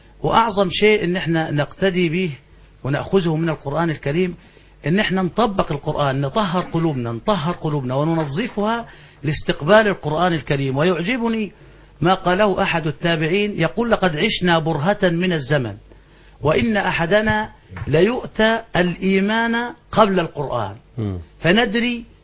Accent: Beheira, Egypt; وعندنا في البحيرة برضو في أماكن متفرقة

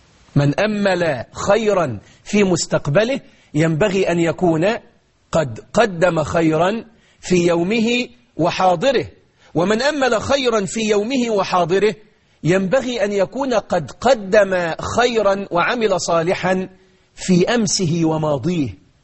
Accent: Egypt; إننا في هذه الأيام في بلدنا مصر

